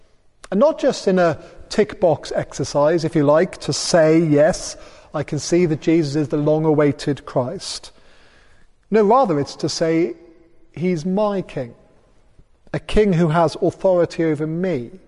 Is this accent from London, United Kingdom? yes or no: no; Holywell, Wales, United Kingdom; I remember growing up in Holywell